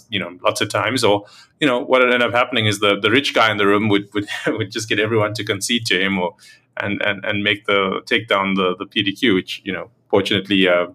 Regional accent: South Africa; you need a visa to get there as a South African.

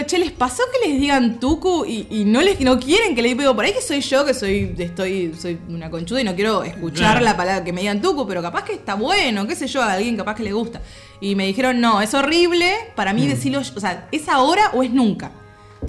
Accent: Tucumán, Argentina; accent: Tucumán; Para mí tengo tonada tucumana. Pero la gente me dice, che, ¿qué pasa que no tenés tonada tucumana?

